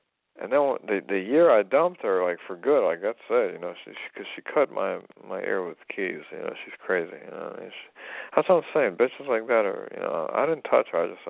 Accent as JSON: {"language": "English", "country": "United States", "said": "But no, man, I'm an American, and I'm American / Russian, and I just much rather, stay in America"}